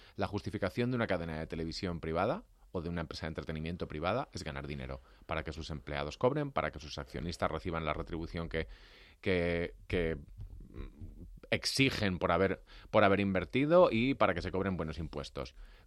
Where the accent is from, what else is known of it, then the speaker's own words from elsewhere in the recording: Valencian Community, Spain; No, soy valenciano